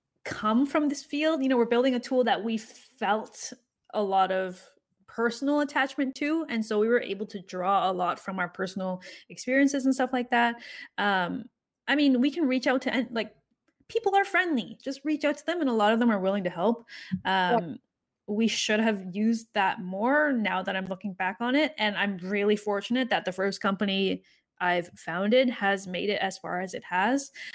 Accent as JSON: {"language": "English", "region": "California", "country": "United States", "said": "I was from the Valley, like peak Silicon Valley, VC, all of that stuff."}